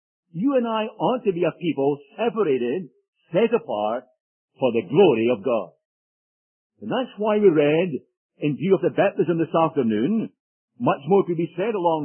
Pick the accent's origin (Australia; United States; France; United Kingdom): United Kingdom; Edinburgh, Scotland; our captain came from Glasgow, and I came from Edinburgh